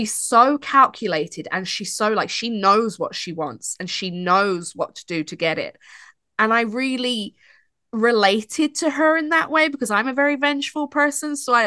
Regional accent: Ireland; Or is that me just being like, well, I'm from Catholic Ireland, and of course all religion abuses children and women.

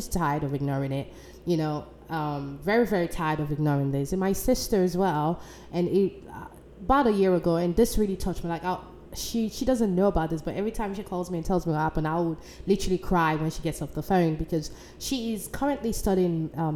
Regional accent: Basildon, East of England, United Kingdom; I'm actually going to share some of my, you know, little experience that I've experienced while growing up in England.

